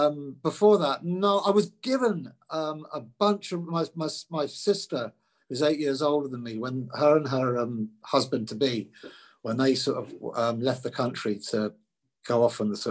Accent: London, United Kingdom; also born or lived in Eastbourne; I lived in London since I was eight, and we moved around with it.

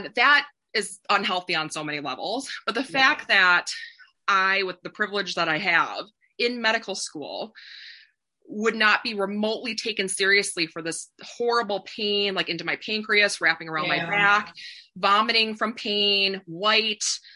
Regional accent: Appleton, Wisconsin, United States; I was in Appleton, Wisconsin for a holiday. That's where I grew up. I grew up in Wisconsin.

